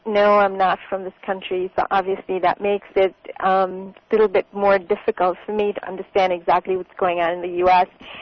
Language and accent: English; India; now in United States; I come from India, so I wanted them to know exactly what United States history is all about.